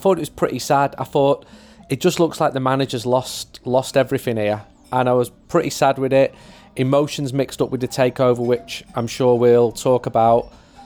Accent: Stretford, North West England, United Kingdom; also born or lived in Urmston; I grew up in Stretford and Urmston.

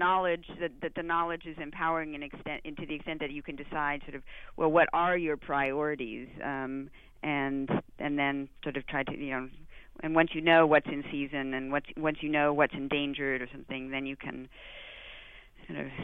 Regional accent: Pacific Northwest, United States; I'm from the Northwest myself

